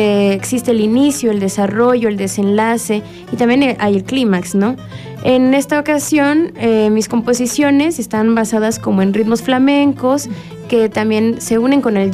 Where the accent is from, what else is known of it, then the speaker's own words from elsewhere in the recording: Monterrey, Nuevo León, Mexico; also born or lived in Xalapa; now in Morelos, Mexico; Y yo no soy de aquí, soy de Monterrey. Me fui a estudiar a Jalapa después de vivir un rato aquí en Morelos